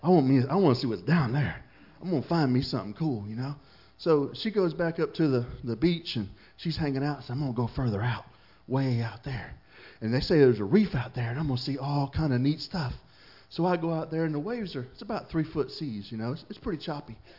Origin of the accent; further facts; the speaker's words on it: Florida, United States; I don't know if you could look at me and tell, but I grew up in Florida, and I love the water.